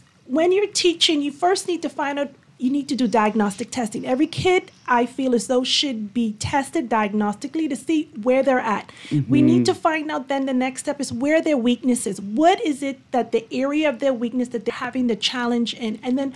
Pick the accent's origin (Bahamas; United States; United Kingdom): Bahamas; Well, born and raised in the Bahamas